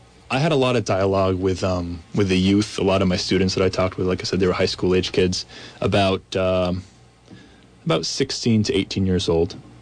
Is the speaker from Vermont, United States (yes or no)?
yes; Hyde Park, Vermont, United States; a fifth generation Vermonter. We've lived in Hyde Park on the same dairy farm for five generations now. I grew up in Hyde Park.